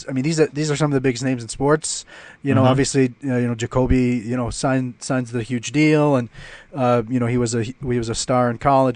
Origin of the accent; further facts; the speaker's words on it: United States; moved away; I mean, I'm an American. I've been outside of the States for quite many years now